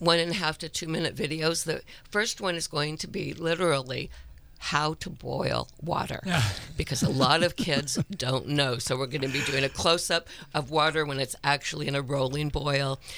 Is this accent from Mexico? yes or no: no; Vallejo, California, United States; I grew up in Vallejo.